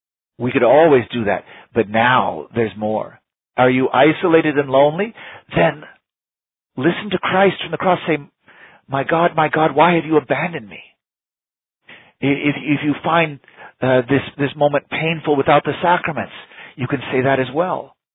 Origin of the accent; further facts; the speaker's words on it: Texas, United States; many of you might know I'm from Texas, and some of my childhood I spent out on my grandparents' farm in West Texas.